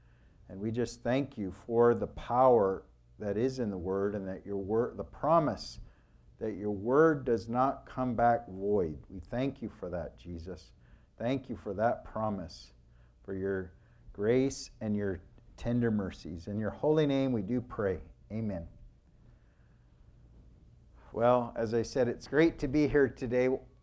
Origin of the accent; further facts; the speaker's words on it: Fresno, California, United States; And a lot of you know that I grew up in Fresno, so it's always good to come back and visit family.